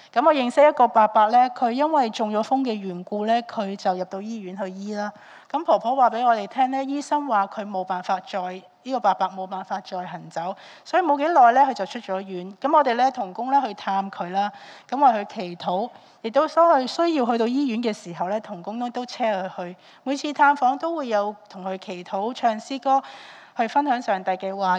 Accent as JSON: {"language": "Chinese", "country": "Hong Kong", "said": "但我对我们香港人来说应该很难明白一个整个禾场都是熟了的小麦或者稻米的情况"}